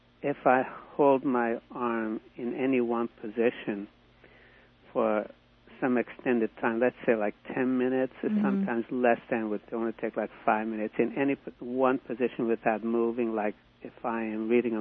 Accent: Fullerton, California, United States; Well, I am from Southern California in Fullerton.

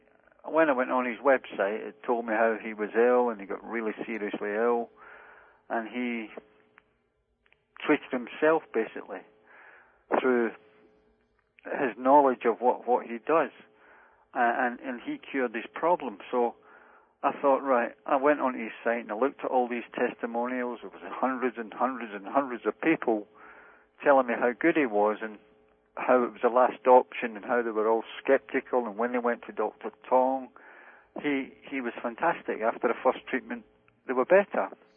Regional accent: England, United Kingdom; I'm from the other side of the globe, actually. I'm from England.

